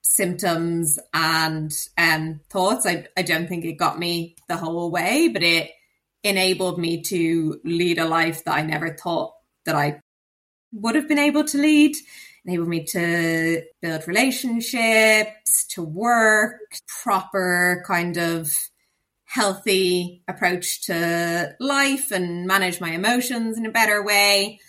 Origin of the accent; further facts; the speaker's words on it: Ireland; I am Irish, I grew up in Ireland